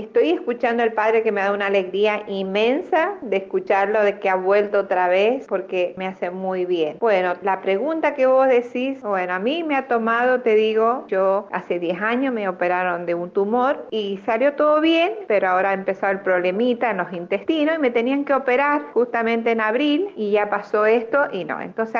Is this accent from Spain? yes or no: no; Mendoza, Argentina; porque somos de Mendoza, qué sé yo